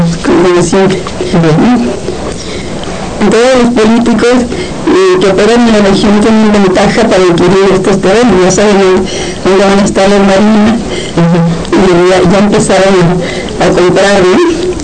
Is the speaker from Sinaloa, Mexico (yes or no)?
yes; Sinaloa, Mexico; yo soy de Sinaloa, y conocí esas playas preciosas del Pacífico